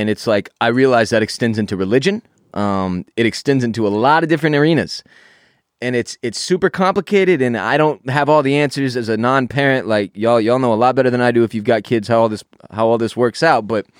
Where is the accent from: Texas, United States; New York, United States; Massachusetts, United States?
Texas, United States; Houston; I've been around guns my whole life, so I'm not particularly alarmed by this, being from Texas and growing up in Houston and having a lot of friends who hunt and shit.